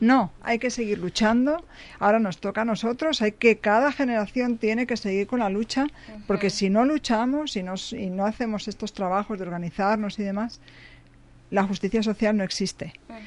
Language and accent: Spanish; Spain; yo que vengo de España, tengo de frontera Portugal, tengo de frontera Francia.